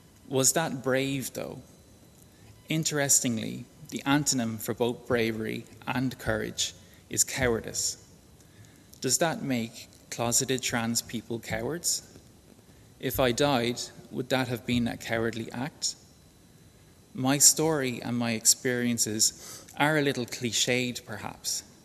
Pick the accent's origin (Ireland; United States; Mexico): Ireland; Drogheda, Leinster; Growing up near Drogheda, a town with a population at the time of approximately 35,000, I was told it couldn't possibly be me.